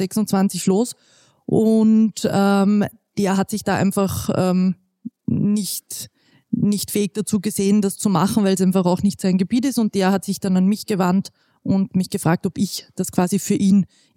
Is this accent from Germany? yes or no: no; Ried im Innkreis, Upper Austria, Austria; Wir haben in meiner Heimatstadt, in Riedimingkreis, war damals der Fußball relativ groß.